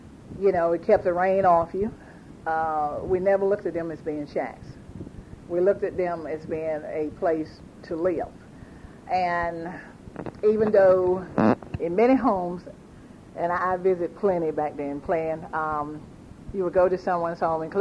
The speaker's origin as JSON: {"language": "English", "town": "Carver", "country": "United States", "tie": "born or raised there", "said": "I grew up in Carver, and I think I stayed until I was about probably 11 years old. And but there was no difference between Chapel Hill and Carver."}